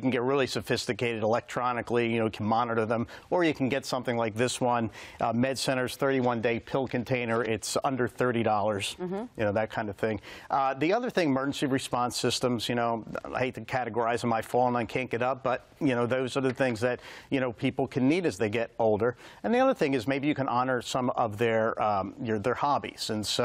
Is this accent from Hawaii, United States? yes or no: no; Philadelphia, Pennsylvania, United States; So I grew up in South Philadelphia. I'm Italian.